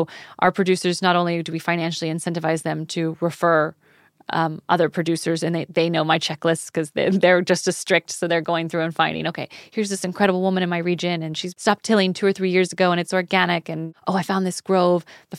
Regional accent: Texas, United States; I'm not even from these countries. I'm from Texas.

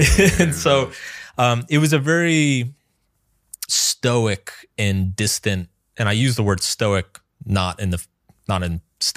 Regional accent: American South, United States; I grew up in the American South. So I grew up very religious, very conservative, and I'm neither of those things.

